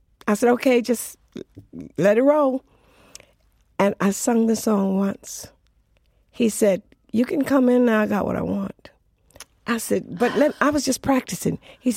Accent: Alabama, United States; born there; I was born in Alabama. We had no music. We'd sit on our porch at night and she would read us the Bible.

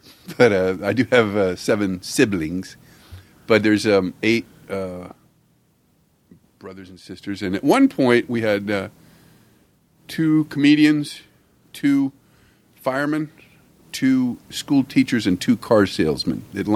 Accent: Miami, Florida, United States; I grew up in Miami, Florida.

